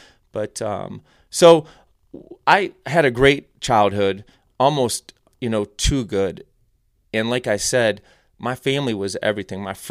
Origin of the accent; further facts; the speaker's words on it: Cuyahoga Falls, Ohio, United States; But like I said, you know, we grew up in Cuyahoga Falls area, and Dad taught at Walsh Jesuit High School